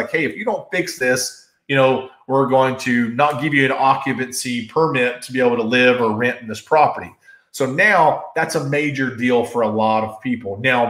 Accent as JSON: {"language": "English", "region": "North Carolina", "country": "United States", "tie": "born or raised there", "said": "So let's just talk about North Carolina, my home state. I love North Carolina."}